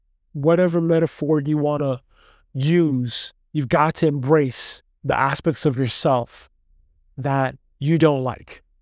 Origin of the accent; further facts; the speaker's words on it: Brooklyn, New York, United States; the environment growing up in Brooklyn